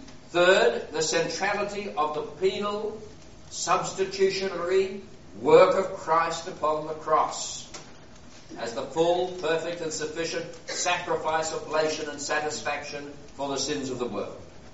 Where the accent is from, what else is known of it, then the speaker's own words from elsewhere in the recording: Australia; Naturally, as an Australian, I secretly admire everything that New Zealand has achieved and what it stands for.